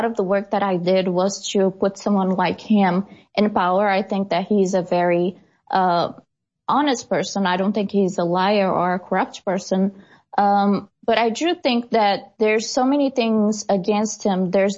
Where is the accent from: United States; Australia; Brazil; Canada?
Brazil; English is a second language; my hometown in Brazil. It's the main part of the economy is tourism. There's nothing else.